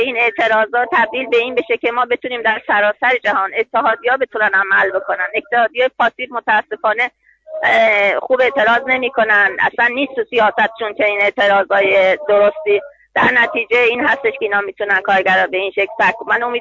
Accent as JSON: {"language": "Persian", "country": "Iran", "said": "این تجربه هست برای من که از ایران میام"}